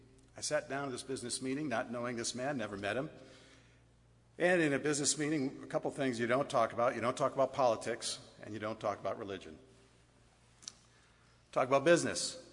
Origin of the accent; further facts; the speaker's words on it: Wisconsin, United States; and so where do you come from? I told him Wisconsin.